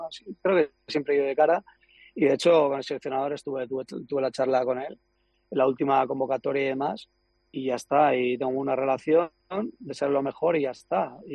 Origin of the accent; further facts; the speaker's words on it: Basque Country, Spain; Pero seguramente la gente una porque saben que soy vasco.